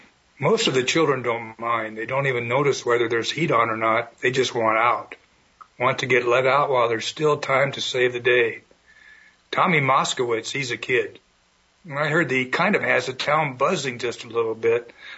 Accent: Mount Liberty, Nebraska, United States; Well, it's been a long week in Mount Liberty, Nebraska, my hometown.

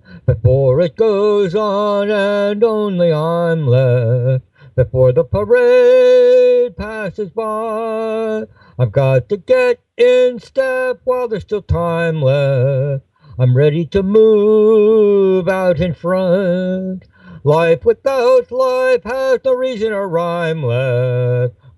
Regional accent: Cincinnati, Ohio, United States; I first met Leroy when I was growing up in Cincinnati.

